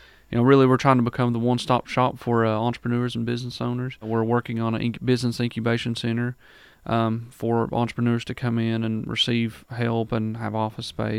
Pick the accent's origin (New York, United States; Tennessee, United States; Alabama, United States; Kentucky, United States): Kentucky, United States; Pikeville; from originally born and raised in Pikeville, Kentucky.